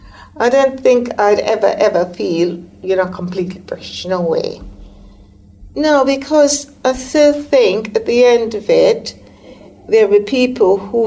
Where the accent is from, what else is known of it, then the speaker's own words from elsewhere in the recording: Jamaica; now in United Kingdom; I'm still Jamaican at the end of the day.